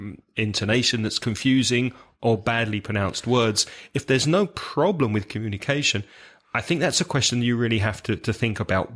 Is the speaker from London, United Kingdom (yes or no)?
yes; London, United Kingdom; Now, when I speak, because I'm from London, I don't pronounce the T.